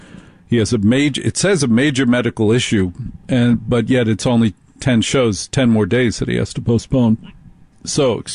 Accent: New Jersey, United States; I grew up in North Jersey. I know what Highway 1 is

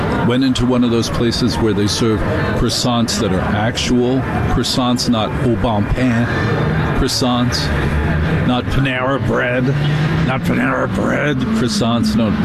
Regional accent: New Jersey, United States; Danielle was different than the girls I grew up with in Jersey, because the girls I grew up with in Jersey were named things like Karen and Diane and Carol.

